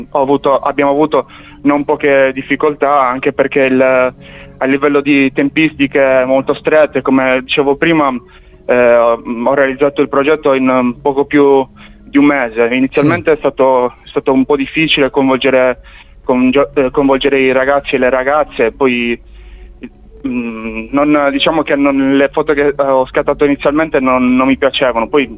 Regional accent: San Sperate, Sardinia, Italy; Innanzitutto sono di San Sperate, non di Cagliari, ci tenevo a precisare.

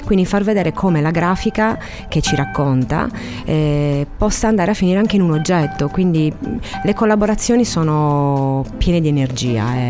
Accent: Cagliari, Sardinia, Italy; io sono nata a Cagliari e ho fatto liceo artistico qua a Cagliari in via San Giuseppe

